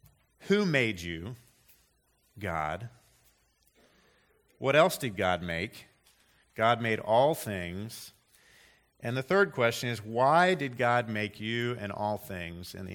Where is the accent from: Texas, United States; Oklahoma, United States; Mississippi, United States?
Mississippi, United States; born there; I'm a Florida Gator, I'm a former ostrich salesman, and I was born in Mississippi.